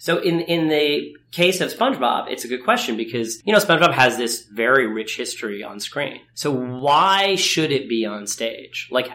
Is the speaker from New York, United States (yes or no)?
yes; Ithaca, New York, United States; I was an actor as a kid. I grew up in Ithaca, New York. There's a great theater there called the Hangar Theater.